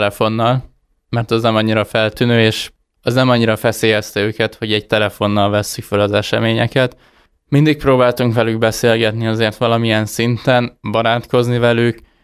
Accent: Hungary; azért nem akartak fölengedni minket, mert magyarok vagyunk

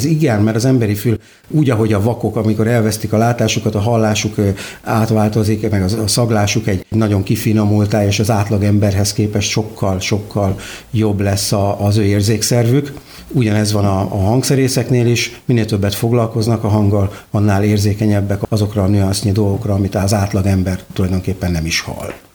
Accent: Taksony, Pest, Hungary; also born or lived in Budapest; mivel én Taksonyban születtem, illetve Budapesten születtem, de Taksonyban gyerekeskedtem, Pestre közel följártunk

